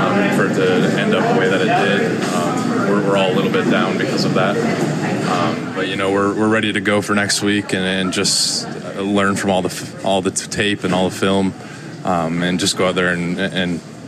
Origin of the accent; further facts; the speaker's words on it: Minnesota, United States; I grew up in Minnesota, so I grew up watching him and idolizing him